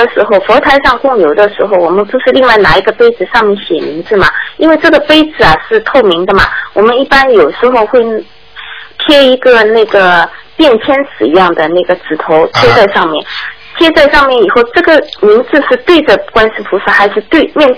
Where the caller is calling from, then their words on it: Shanghai, China; 我是上海的那个同修组的。